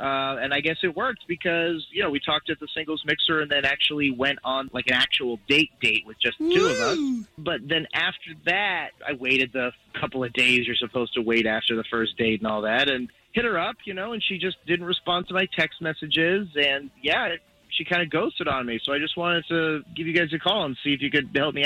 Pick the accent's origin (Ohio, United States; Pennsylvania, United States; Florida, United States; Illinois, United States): Florida, United States; Altamonte Springs; I'm from Altamont Springs.